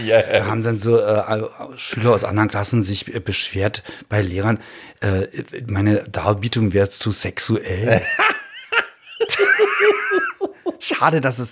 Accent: Berlin, Germany; ich bin in Haselhorst groß geworden.

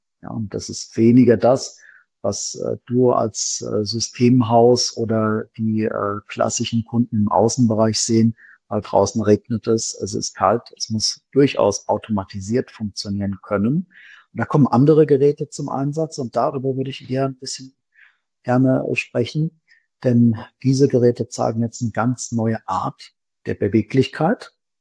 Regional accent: Fulda, Hesse, Germany; Das kennen wir hier auf dem flachen Land weniger bei uns in Fulda.

